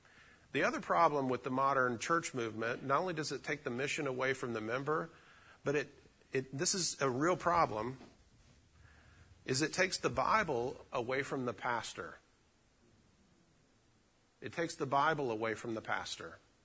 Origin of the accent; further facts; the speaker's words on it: the South, United States; I grew up in the South. I heard that all my life.